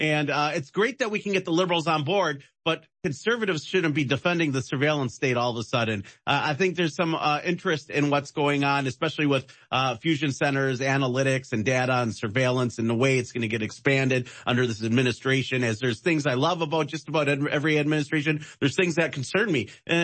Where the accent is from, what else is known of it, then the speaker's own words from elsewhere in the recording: Milwaukee, Wisconsin, United States; I'm from Milwaukee, Wisconsin.